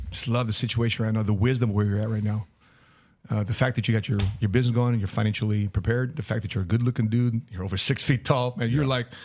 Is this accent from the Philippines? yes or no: yes; Philippines; Because I'm Filipino, I got to take my shoes off.